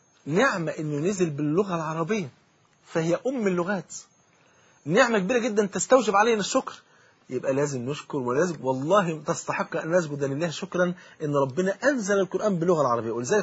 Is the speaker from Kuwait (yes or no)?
no; Egypt; انا كرجل مصري